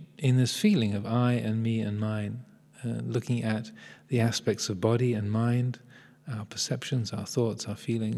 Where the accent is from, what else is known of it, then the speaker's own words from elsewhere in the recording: Tenterden, South East England, United Kingdom; born there; I was born in Kench Hill Hospital, Tenterden, Kent. 1956.